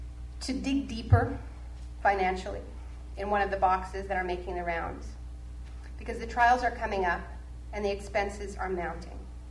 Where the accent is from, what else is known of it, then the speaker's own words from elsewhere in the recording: Montreal, Quebec, Canada; Montreal's my hometown. That's why I'm a little bit nervous. There's people here who've known me since I was, like, born before.